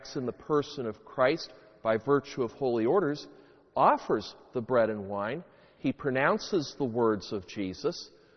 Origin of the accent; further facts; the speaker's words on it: Springfield, United States; I remember when I was a teenager, and I grew up in Springfield